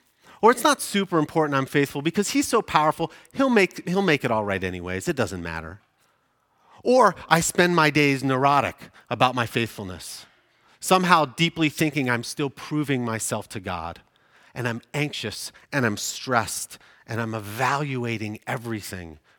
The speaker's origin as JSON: {"language": "English", "country": "United Kingdom", "said": "I'm British, so I'm allowed to say that."}